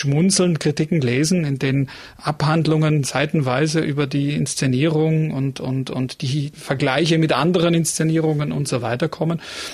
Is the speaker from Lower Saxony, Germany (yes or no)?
no; Munich, Bavaria, Germany; Als Münchner ist man ja das Klima schon gewohnt